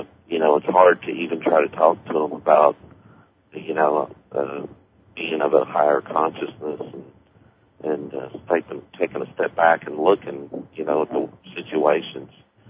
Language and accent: English; Kentucky, United States; I'm from Kentucky.